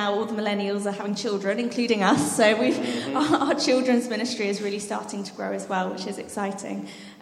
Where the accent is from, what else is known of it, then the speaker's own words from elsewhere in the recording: Bromham, United Kingdom; I grew up in Bromham, so it's bringing back a lot of lovely memories being back here.